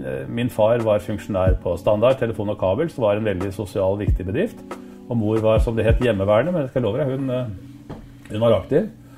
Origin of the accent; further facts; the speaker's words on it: Oslo, Norway; Jeg er født på Aker i Oslo.